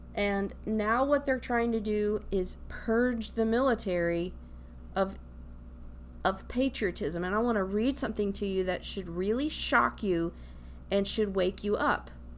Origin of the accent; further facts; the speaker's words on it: Tennessee, United States; Of course, I'm from Tennessee, so it's a great source if you're from Tennessee.